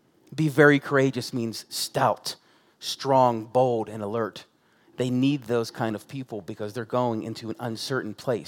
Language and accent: English; United States; We live in America. We're American Christians.